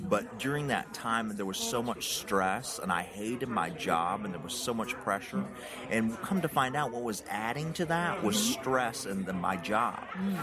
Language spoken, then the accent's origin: English; United States; accent: Tennessee-Georgia mixture; So I'm a pretty simple guy. As you can tell by my accent, I'm country.